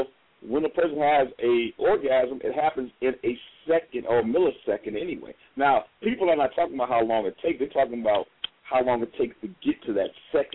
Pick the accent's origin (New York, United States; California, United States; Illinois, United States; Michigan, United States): Illinois, United States; Chicago; now in Texas, United States; I'd be like, I'm from Chicago, you know, and we listen to the blues up in Chicago